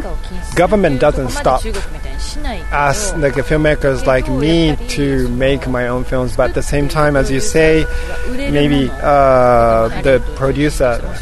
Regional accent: Nara, Japan; English is a second language; So in 2010, I launched a very small Nara International Film Festival in my home country.

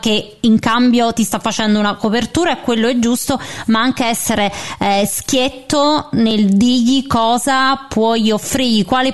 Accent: Naples, Campania, Italy; io sono ovviamente da napoletana

